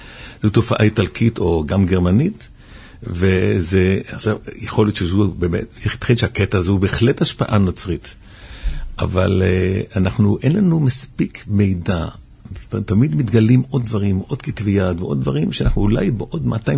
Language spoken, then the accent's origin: Hebrew; Switzerland; moved away; אבל אני זוכר, בתור ילד קטן בשוויץ, שהיה פסנחט